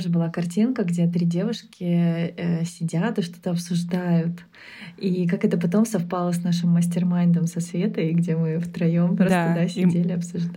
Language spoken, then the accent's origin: Russian; Slovenia; я из Словении.